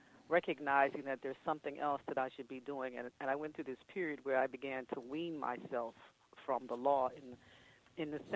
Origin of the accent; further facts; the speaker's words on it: Coatesville, Pennsylvania, United States; born there; I was born in a little town called Coatesville, Pennsylvania. It's about an hour west of Philadelphia, literally midway between Philadelphia and Harrisburg.